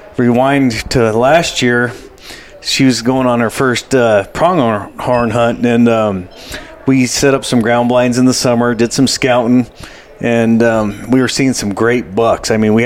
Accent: Trinidad, Colorado, United States; Okay, well, I'm from Trinidad, Colorado, and I've been actually a hunting guide my whole life

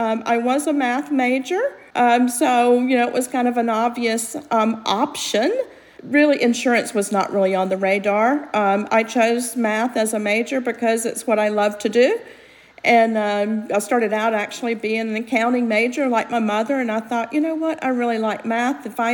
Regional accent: North Carolina, United States; also born or lived in South Georgia; I was born in South Georgia, so you may have picked up that a little bit from the accent there, Meg. I actually moved to North Carolina, though, when I was about 2 years old and really grew up in North Carolina.

